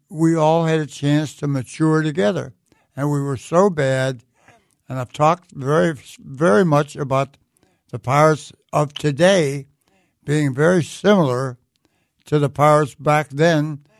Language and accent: English; Swissvale, Pennsylvania, United States; also born or lived in Wilkinsburg; And I grew up in Swissville, not Wilkinsburg. I was born in Wilkinsburg, but I've been born and reared in Swissville